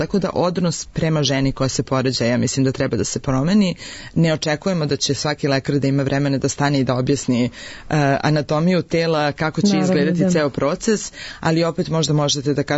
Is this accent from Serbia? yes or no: yes; Belgrade, Serbia; ja sam Beograđanka